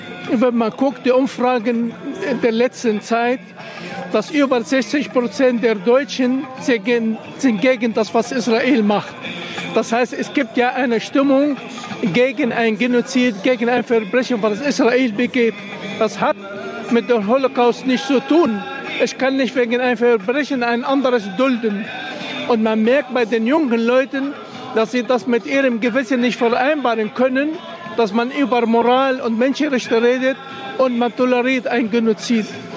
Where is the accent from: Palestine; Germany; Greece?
Palestine; dass wir als Palästinenser endlich zurückkehren können. zu unseren Häusern, zu unserem Hab und Gut, was uns geklaut wurde